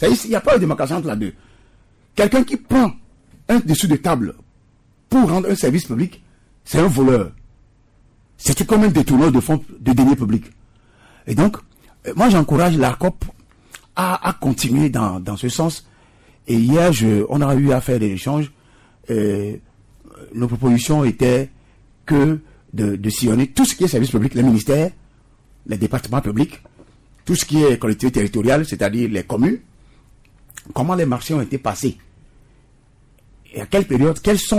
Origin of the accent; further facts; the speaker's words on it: Togo; le phénomène de la corruption qui sévit chez nous au Togo.